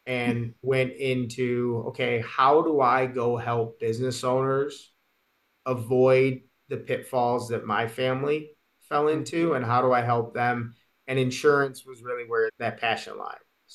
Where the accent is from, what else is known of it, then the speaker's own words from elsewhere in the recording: Detroit, Michigan, United States; I grew up in the Detroit area, obviously.